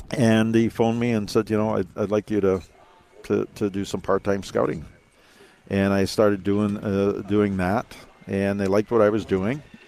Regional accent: Dauphin, Manitoba, Canada; my hometown of Dauphin, Manitoba

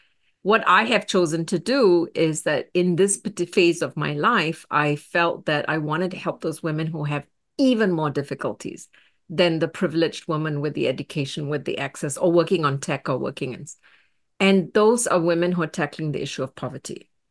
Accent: Singapore; now in United States; a woman of color, born and raised in Singapore, living in the United States, went to Harvard University

